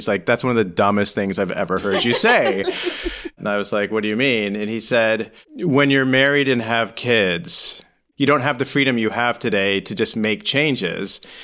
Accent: Menlo Park, California, United States; I grew up in Menlo Park, California, the heart of Silicon Valley.

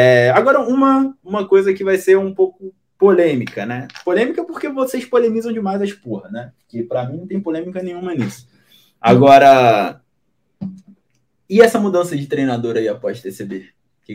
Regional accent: Rio de Janeiro, Brazil; now in São Paulo, Brazil; Eu saí lá do Rio fudido numa

